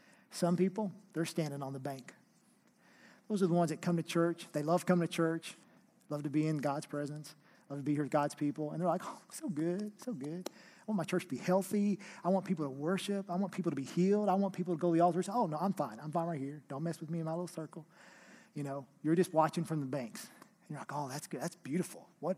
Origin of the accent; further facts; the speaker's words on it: Oklahoma, United States; I'm from Oklahoma. I didn't know that, you know.